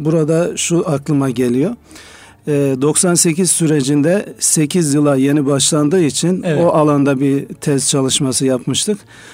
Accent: Kadınhanı, Konya, Turkey; Ben Konya Kadınhanlıyım. İlk öğretimi Kadınhan'da yaptık. Hafızlığımızı İstanbul'da. Daha sonra lise öğrenimimizi Kadınhan'da devam ettirip yine üniversite öğretimi için tekrar Marmara Üniversitesi İlahiyat Fakültesi'ne geldik.

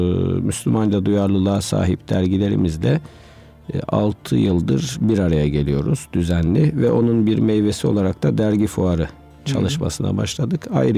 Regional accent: Amasya, Turkey; born there; 75 Amasya doğumluyum. Amasya, Artvin, Selanik liyim. İşte evlendikten sonra Bingöllü oldum.

